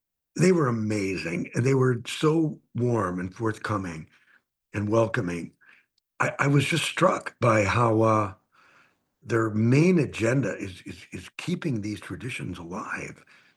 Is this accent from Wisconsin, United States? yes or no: yes; Green Bay, Wisconsin, United States; I grew up in Green Bay, so close to these indigenous communities